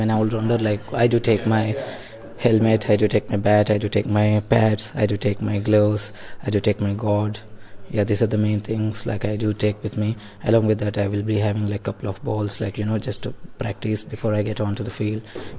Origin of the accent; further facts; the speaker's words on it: India; now in Dundalk, Ireland; I'm from India, and I'm doing my mechanical engineering in DKIT.